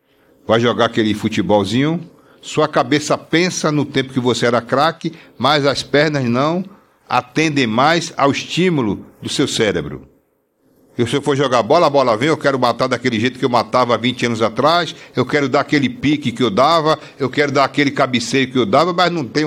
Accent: Salvador, Bahia, Brazil; Eu já fiz esse recomeço quando eu vim de Salvador para cá, em busca de tranquilidade, em busca de paz.

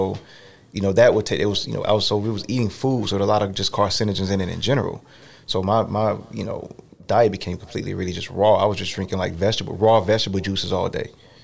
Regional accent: Augusta, Georgia, United States; Yeah, so, I mean, growing up in Augusta, Georgia.

